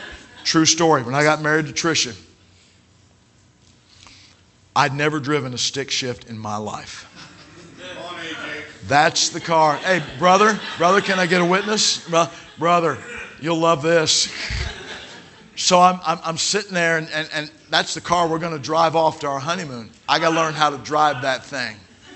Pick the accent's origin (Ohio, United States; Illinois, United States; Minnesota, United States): Ohio, United States; Middletown; Look, I'm from Ohio. I'm from Middletown. Middletown, Ohio.